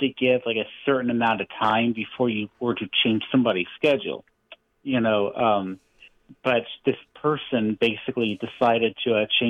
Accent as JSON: {"language": "English", "region": "the South", "country": "United States", "said": "I hate saying it because, you know, I'm from the South"}